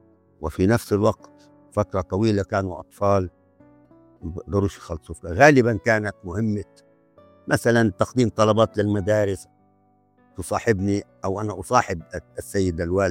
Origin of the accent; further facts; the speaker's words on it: Palestine; moved away; نحن أسرة فلسطينية، العدد إجمالي الأسرة تقريبا مش تقريبا 12 واحد